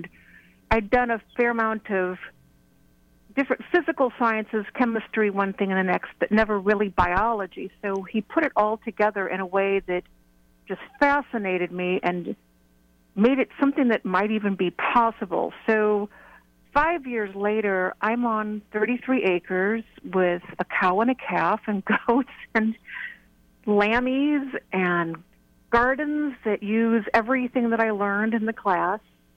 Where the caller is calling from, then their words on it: Baldwin City, Kansas, United States; Yes, I'm calling from Baldwin City, well, rural Baldwin City, Kansas.